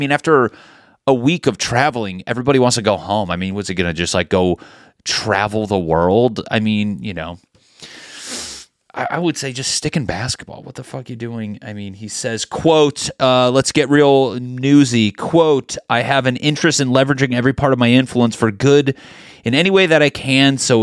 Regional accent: Connecticut, United States; You know, I'm from Connecticut. What do you know about hip-hop, Matt?

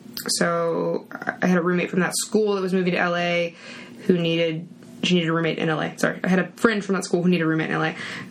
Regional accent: West Virginia, United States; Okay, yeah, so I'm from West Virginia, and I started doing acting when I was, like, a little kid in local theater.

